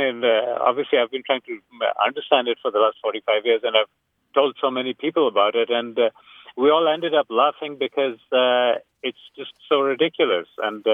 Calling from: Dallas, Texas, United States; also born or lived in England; I'm calling from the Dallas-Fort Worth area, and actually, I have a mystery that I've been trying to solve for the last 45 years.

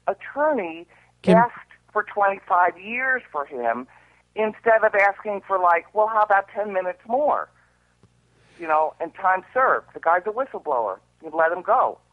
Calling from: Los Angeles, California, United States; I'm calling from Los Angeles.

